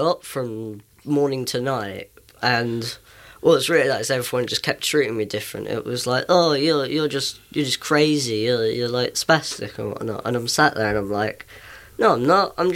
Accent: Sandown, South East England, United Kingdom; I'm 16, come from Sandown.

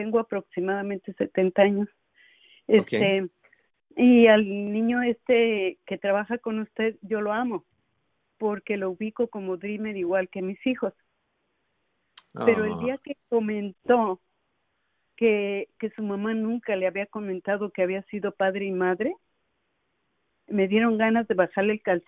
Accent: Mexico; moved away as an adult; now in United States; Cuando yo me vine de acá, de allá de México, yo trabajaba en oficina.

